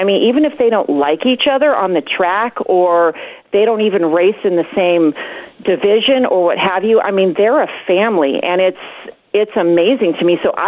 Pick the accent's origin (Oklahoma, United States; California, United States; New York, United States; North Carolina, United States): California, United States; Santa Maria; I grew up near Santa Maria Speedway, where, you know, I had friends in high school.